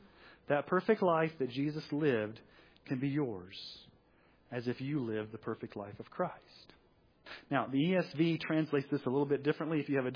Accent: United States; born there; God and country, I was born in America.

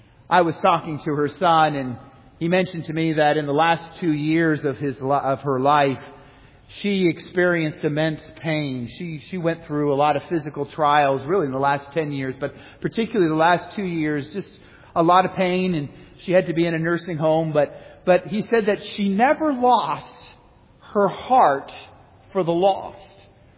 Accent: Contoocook, New Hampshire, United States; I remember in my hometown, the little town of Contucook, New Hampshire, right after school got out, that first week, she would direct a vacation Bible school.

